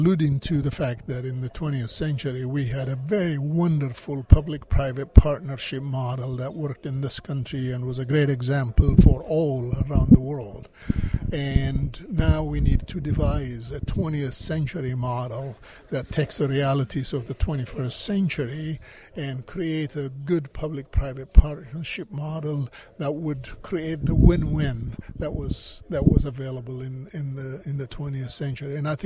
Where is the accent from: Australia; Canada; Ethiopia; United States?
Ethiopia; English is a second language; And I come from a small, poor, developing country of Ethiopia in a rural community.